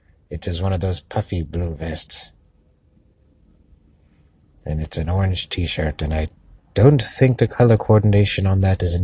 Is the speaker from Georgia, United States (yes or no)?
no; Mayfield, Kentucky, United States; Well, I just heard that in my hometown of Mayfield, Kentucky, there will be opening a Popeye's Chicken restaurant.